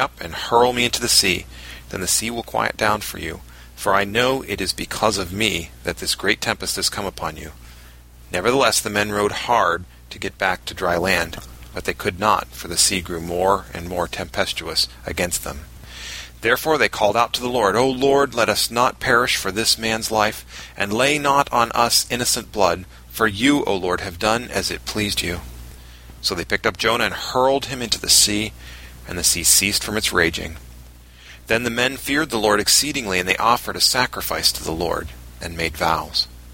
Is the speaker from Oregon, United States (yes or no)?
no; Pittsburgh, Pennsylvania, United States; I mean, the closest we come to, we're from Pittsburgh.